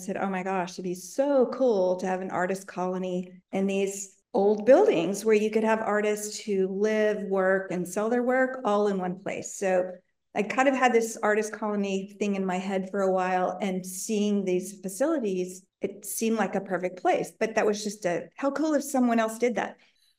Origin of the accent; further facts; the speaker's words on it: Texas, United States; also born or lived in Washington, D.C.; I grew up in Texas, lived 30 years in DC working for NASA, and always thought I'd move back to Austin